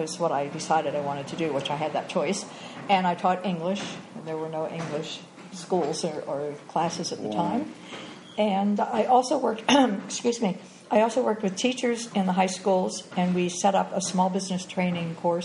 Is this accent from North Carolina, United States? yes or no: no; Williamsport, Pennsylvania, United States; also born or lived in Pittsburgh; now in Nicaragua; I came here from Pittsburgh, Pennsylvania. Mm-hmm. But I actually was born and raised in Williamsport, Pennsylvania, a small town, which is known for its Little League World Series.